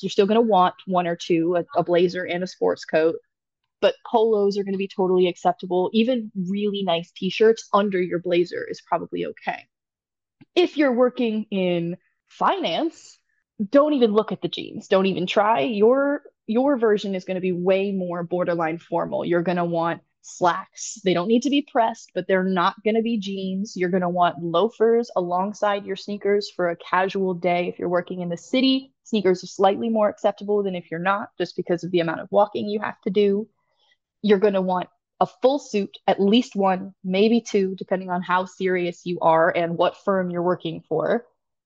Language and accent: English; Northeast, United States; I'm specifically in from the Northeast, so that's where most of my experiences and my knowledge is.